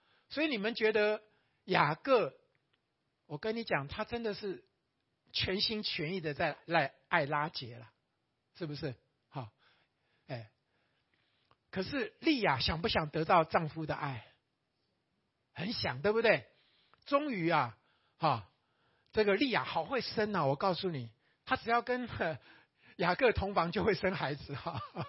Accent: Taiwan; 我们台湾人讲叫白目啊

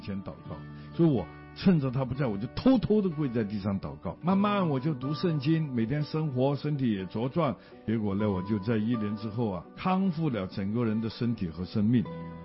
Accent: Hong Kong; 我从小在香港长大

